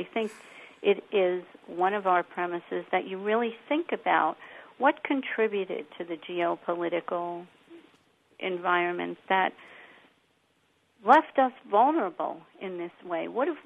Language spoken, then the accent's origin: English; New York City, New York, United States; I am a person who was born and raised in New York City.